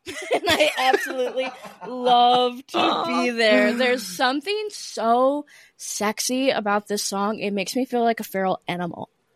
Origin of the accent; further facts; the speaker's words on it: United States; I'm an American. So it's just like bullshit.